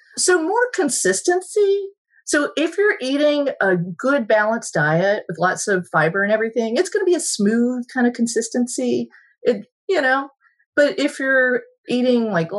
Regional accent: the South, United States; Minimize candy, minimize Cokes or sodas or whatever y'all call them. I'm from the South.

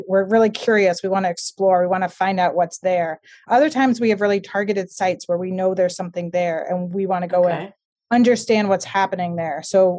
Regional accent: Sarasota, Florida, United States; Well, I grew up in Florida. I grew up in a town called Sarasota, which is a beach town.

